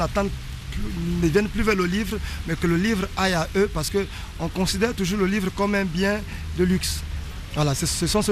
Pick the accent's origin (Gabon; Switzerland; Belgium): Gabon; J'avais envie d'en parler en tant que Gabonais, en tant qu'écrivain